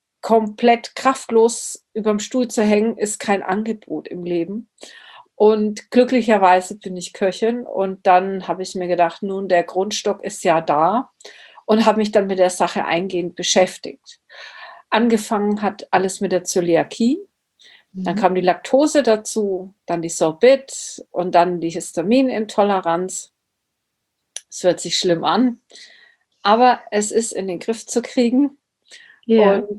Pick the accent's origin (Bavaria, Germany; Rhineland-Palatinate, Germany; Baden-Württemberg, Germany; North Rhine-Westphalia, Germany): Bavaria, Germany; Erlangen; Ich bin die … ich komme aus Erlangen.